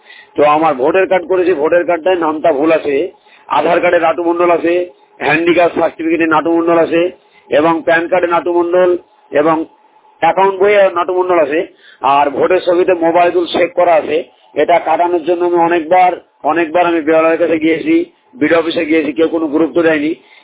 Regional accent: Subhrajpur, West Bengal, India; আমার বয়স 30, আমি একজন দৃষ্টিহীন প্রতিবন্ধী মানুষ। আমার বাড়ি নদিয়া ডিস্ট্রিক্ট করিমপুর বিধানসভা এবং গ্রাম সুভরাজপুর।

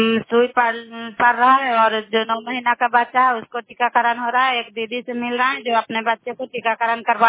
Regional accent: Bihar, India; नालंदा जिला कराय ब्लॉक के निवासी हूँ

